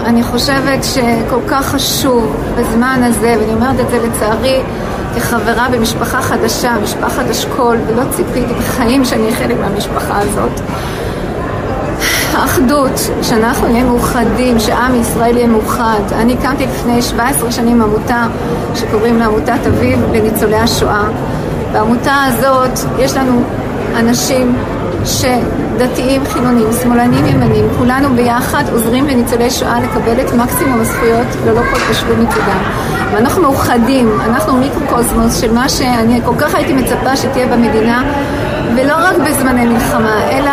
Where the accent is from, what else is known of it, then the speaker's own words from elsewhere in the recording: Switzerland; now in Israel; בעלי עלה מדנמרק, אני עליתי משוויץ, ממניעים ציונים. אנחנו רצינו לגור בארץ ישראל, להקים משפחה ציונית דתית בארץ ישראל, ועשינו את זה.